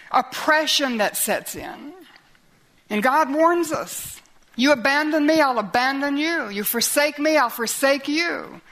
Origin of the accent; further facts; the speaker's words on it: United States; And I think as an American, as we look back on the history of our nation, you know, at my age, we still studied American history in school.